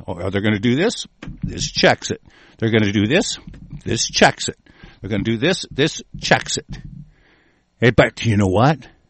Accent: United States; Well, I grew up in the American culture, and I goddamn guarantee you we have a fucking culture.

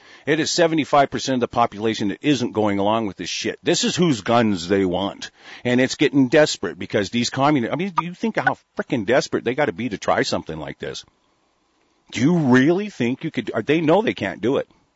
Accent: Oregon, United States; I grew up in Oregon, and I travel a lot to Washington.

